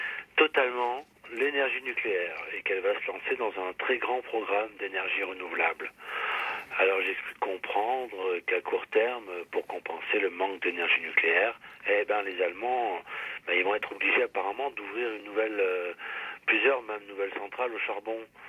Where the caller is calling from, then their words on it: La Garenne-Colombes, Île-de-France, France; de la Garenne-Colombe, dans les Hauts-de-Seine.